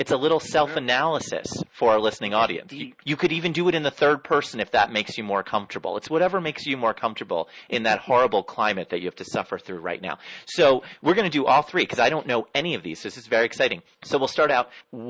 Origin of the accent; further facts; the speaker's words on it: New York, United States; Hey, I'm a New Yorker. That stuff's important to me.